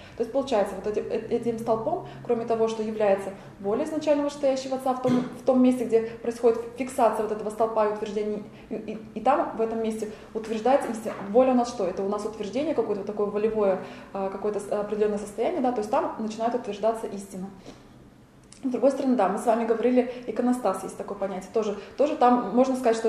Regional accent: Tatarstan, Russia; я просто выросла в Татарстане, у меня рядом с домом была мечеть

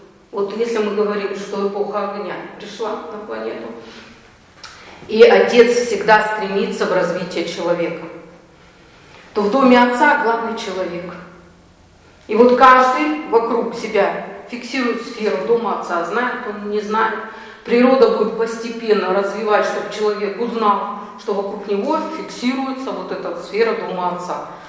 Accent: Russia; born there; мы родились в России, это очень хорошо. И мы родились еще в переход, это тоже очень интересная эпоха, когда мы родились в переход

